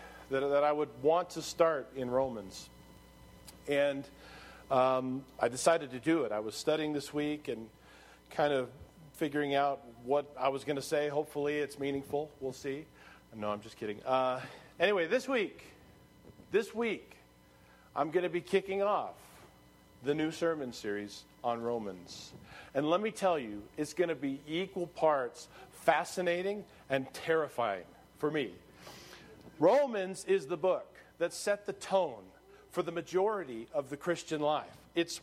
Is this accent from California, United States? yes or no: yes; California, United States; And I have to say that because I'm from California.